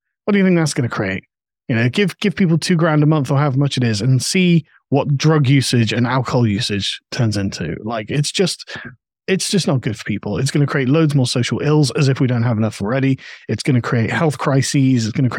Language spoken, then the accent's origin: English; England, United Kingdom; And so as an Englishman